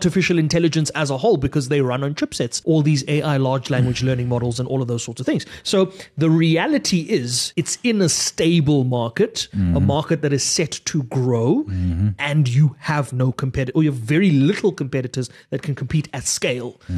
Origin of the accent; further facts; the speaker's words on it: South Africa; as a South African.